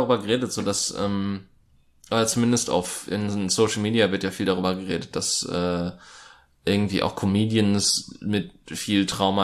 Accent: Germany; Ja, das ist ja auch richtig, wir sind Deutsche.

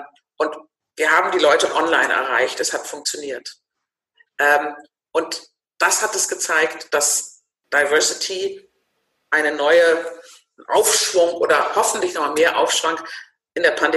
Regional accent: Northern Germany, Germany; ich bin Norddeutsch, ich bin Babyboomerin, ich bin im Konzern groß geworden

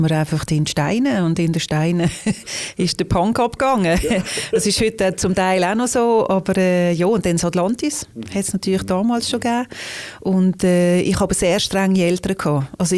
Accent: Liestal, Basel-Landschaft, Switzerland; Aufgewachsen bin ich im Baselbiet in Liestal und das war eine tolle Zeit gewesen. Das hat mich auch sehr geprägt, weil Liestal ist eigentlich so, als Kind hat das eine super Grösse gehabt.

